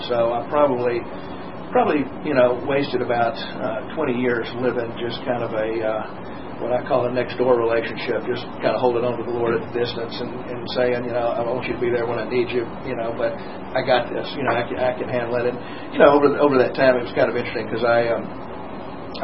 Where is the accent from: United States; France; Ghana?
United States; Tuscumbia; my hometown of Tuscumbia was probably about 8,000 people. So I grew up in a very, very small conservative town.